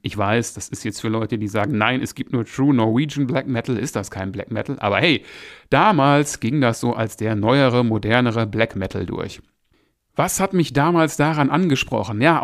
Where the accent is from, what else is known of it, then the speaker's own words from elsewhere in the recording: Essen, North Rhine-Westphalia, Germany; in der Zeche Karl in Essen gesehen habe, obwohl das ja so meine Heimatstadt ist